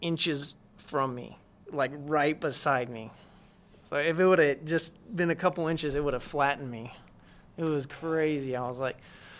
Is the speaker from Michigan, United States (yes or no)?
no; Colorado, United States; Me growing up in Colorado was a perfect